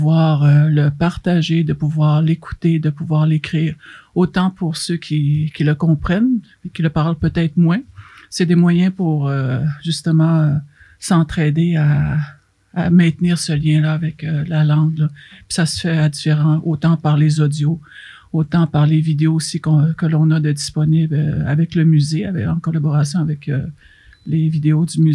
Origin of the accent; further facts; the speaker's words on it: Mashteuiatsh, Quebec, Canada; born there; first language Cree; French is a second language; Vous savez que pour moi, personnellement, ma première langue, c'est le cri. Mais en étant né ici à Meshteuiatz